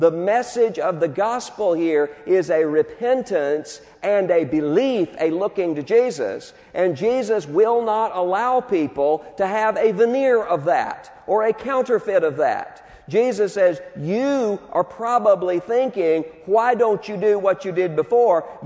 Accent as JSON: {"language": "English", "region": "Mississippi", "country": "United States", "tie": "born or raised there", "said": "Brett Favre is from my hometown. I went to college with Brett Favre."}